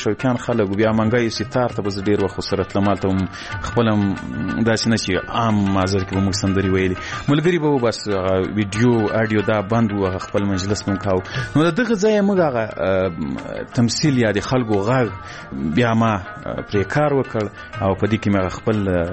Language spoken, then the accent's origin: Pashto; Ghazni, Afghanistan; زه له غزنی څخه یو دوه درې کسان وو